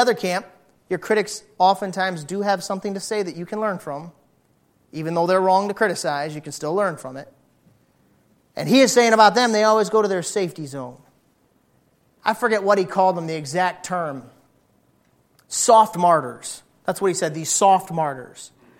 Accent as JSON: {"language": "English", "country": "United States", "said": "I'm an American Christian. Right here in my air condition, right home in my air condition, sit in my air conditioned house."}